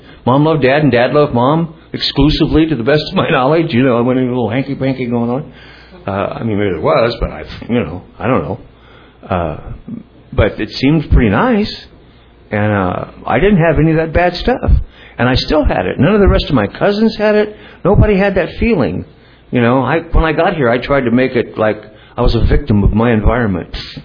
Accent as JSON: {"language": "English", "region": "Ohio", "country": "United States", "said": "I come from a big family, and we're all from Ohio, and a little farming community, and lived on a couple hundred acres"}